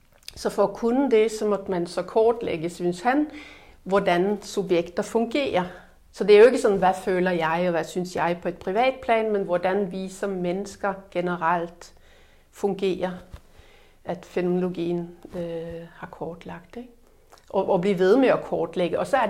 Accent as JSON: {"language": "Danish", "country": "Norway", "moved": "yes", "lives_now": "Denmark", "said": "Og jeg kom til Danmark fra Norge, hvor jeg kommer fra, for at spille teater."}